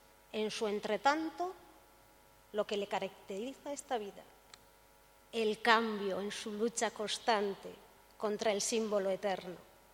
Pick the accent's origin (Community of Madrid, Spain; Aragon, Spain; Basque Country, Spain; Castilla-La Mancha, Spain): Basque Country, Spain; Guernica; Y yo, dos particularidades traigo, de donde vengo y con quienes vengo. Guernica.